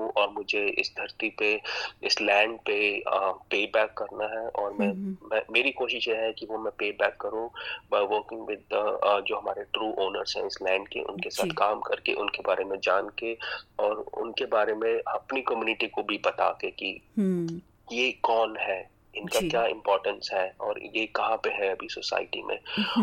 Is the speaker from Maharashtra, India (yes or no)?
no; Punjab, India; मैं पंजाब से बिलोंग करता हूँ